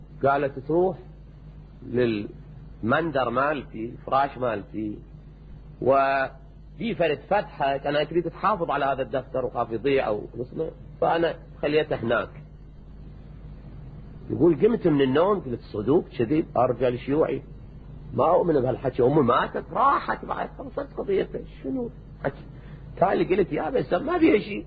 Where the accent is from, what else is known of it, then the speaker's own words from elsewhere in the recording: Najaf, Najaf Governorate, Iraq; بس انا من النجف لكن ما اذكر كلمتها الى الان